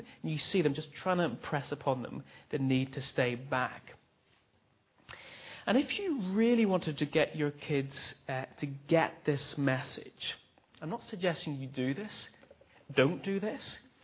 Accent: Northern Ireland, United Kingdom; back in my home country, Northern Ireland

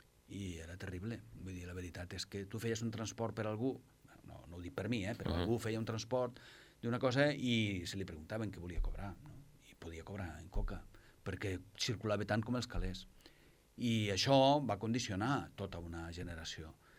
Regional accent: Pontevedra, Galicia, Spain; now in Lleida, Spain; Sí, jo sóc gallec.

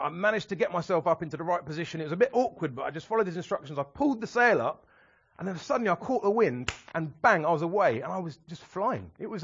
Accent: Croydon, London, United Kingdom; Now, obviously, I'm from Croydon.

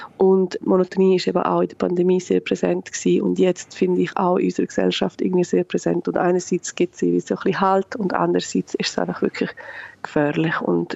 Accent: Graubünden, Switzerland; now in Barcelona, Spain; Ich bin im Oberengadin aufgewachsen und das ist für mich prägend gewesen und sehr wichtig.

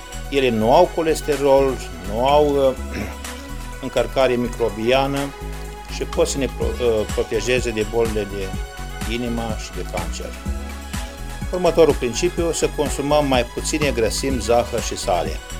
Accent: Iași, Iași County, Romania; sunt din România, din orașul Iași, Dulcele Târg al Ieșilor.

